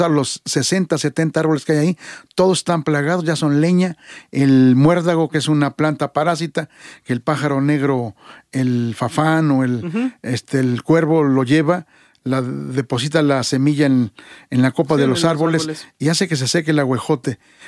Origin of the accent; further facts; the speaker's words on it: Tlaxcaltemalco, Mexico City, Mexico; Yo tuve la oportunidad de conocer el manantial de Acuescoma en el pueblo de Tlaxcaltemalco, de donde yo vengo.